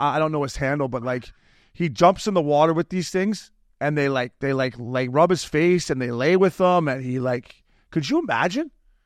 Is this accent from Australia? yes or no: no; Canada; now in Newport Beach, United States; I go, "I'm Canadian myself. I live in Newport Beach.